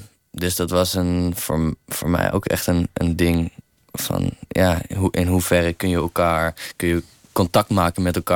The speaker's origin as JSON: {"language": "Dutch", "region": "South Holland", "country": "Netherlands", "said": "Ik kwam uit de buurt van Rotterdam en ik zat in Rotterdam op een jeugdtheaterschool. En ik was 14"}